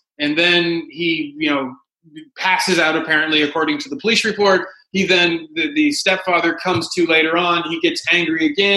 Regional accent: the South, United States; and I knew that because I grew up in the South. I've been around a lot of bigots.

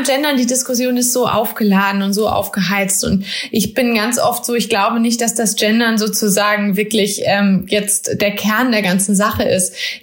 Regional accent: Germany; born there; Ich bin weiß, ich komme aus einem zumindest Halb-Akademiker-Haushalt. Ich bin in Deutschland geboren.

